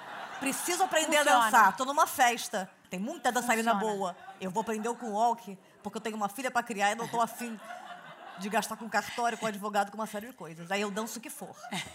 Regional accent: Santa Catarina, Brazil; Eu vim do estado de Santa Catarina.

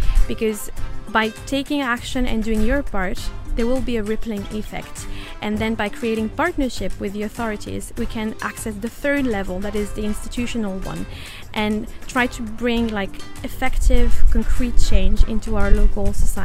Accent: Wallis & Futuna; I'm from Wallis and Futuna.

